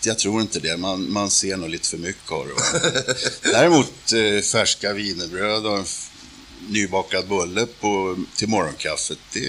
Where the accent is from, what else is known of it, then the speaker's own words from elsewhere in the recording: Stockholm, Stockholm County, Sweden; also born or lived in Kisa; jag är född i Kisa i Östergötland, så familjen kommer där från början. Men vi flyttade upp då till Stockholm 51 var det väl.